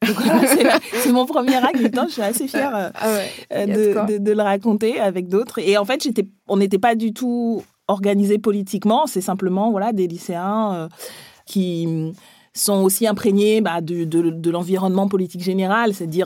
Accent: Libreville, Estuaire, Gabon; also born or lived in Montpellier, France; now in Paris, France; je suis une femme noire. Une femme noire née en Afrique, au Gabon. Donc, une Africaine de Montpellier, puisque j'ai grandi à Montpellier. Et parisienne depuis peu

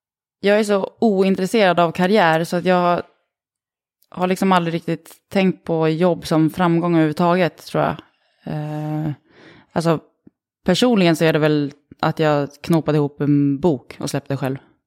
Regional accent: Sweden; also born or lived in Switzerland; Jag är född i Schweiz. Jag har halva min släkt, som inte är så stor visserligen, men de bor i alla fall kvar i Schweiz. Och jag och min mamma som är svensk flyttade hit till Sverige igen när jag var 2-3.

